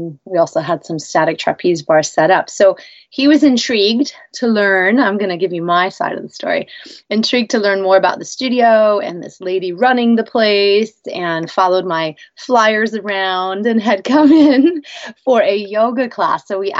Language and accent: English; New York, United States; So yeah, we met down in Las Vegas, but I'm originally from New York